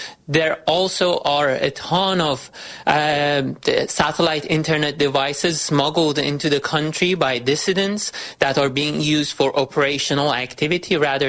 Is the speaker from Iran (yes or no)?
yes; Tehran, Tehran Province, Iran; So my parents both were born and raised in Tehran, same as me.